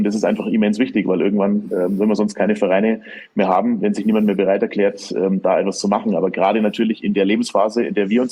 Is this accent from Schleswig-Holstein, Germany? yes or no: no; Bayreuth, Bavaria, Germany; In meiner Heimatstadt in Bayreuth vor mittlerweile auch knapp 15 oder fast 20 Jahren